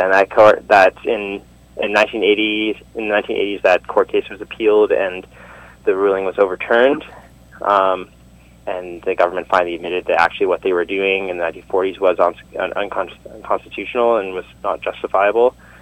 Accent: Vancouver, British Columbia, Canada; I'm born and raised in Vancouver. My dad is American originally. He's Japanese-American. And my grandfather is Japanese-American as well. So my Japanese ancestry goes back to my great-grandfather, Shungo

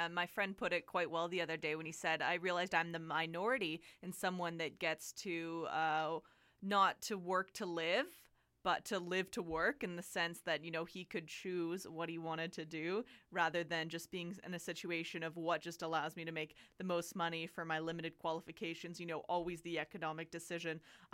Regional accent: United States; I grew up in the States

